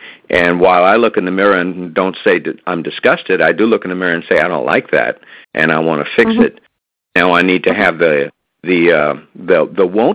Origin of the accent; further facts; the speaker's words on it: New Orleans, Louisiana, United States; well, I'm from New Orleans